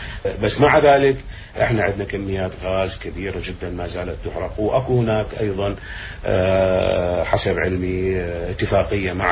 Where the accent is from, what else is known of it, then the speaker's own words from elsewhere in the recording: Iraq; احنا عندنا بالعراق نسبة النجاح بالحصول على نفط وغاز